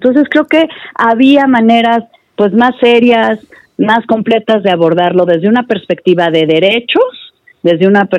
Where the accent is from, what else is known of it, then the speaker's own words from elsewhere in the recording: Mexico; los que vamos a sufrir somos los mexicanos